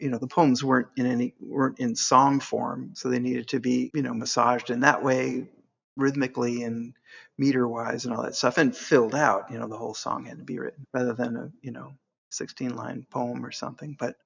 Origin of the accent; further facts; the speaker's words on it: Park Forest, Illinois, United States; Near Chicago, in a little town called Park Forest on the south side.